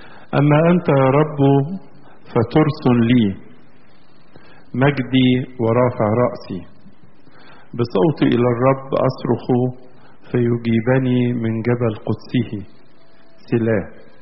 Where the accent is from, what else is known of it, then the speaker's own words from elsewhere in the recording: Egypt; مصرنا اللي بنعيش فيها كلنا كمصريين عايشين حوالين نهر النيل